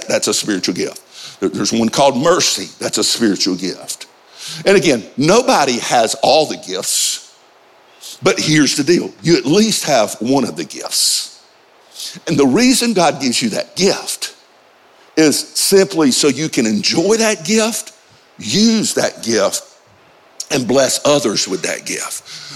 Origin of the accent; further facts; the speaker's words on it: Georgia, United States; I'm from Georgia, okay?